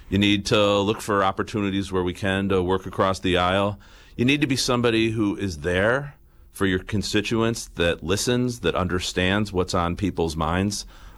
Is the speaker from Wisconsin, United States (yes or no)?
yes; Wisconsin, United States; I grew up in Wisconsin's 6th District. Stacy and I, we raised our kids here.